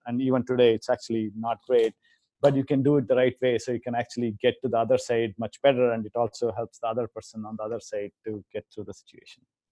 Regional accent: India; Yeah, I grew up in India.

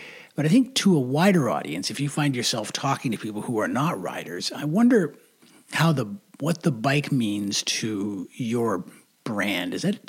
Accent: Canada; We're so Canadian.

